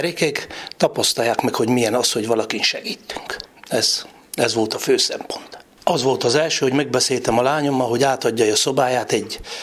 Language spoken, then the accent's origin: Hungarian; Transylvania, Romania; Én sem Magyarországon születtem, és Erdélyből vagyok